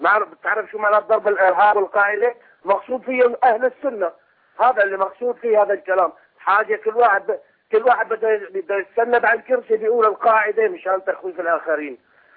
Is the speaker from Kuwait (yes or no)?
no; Syria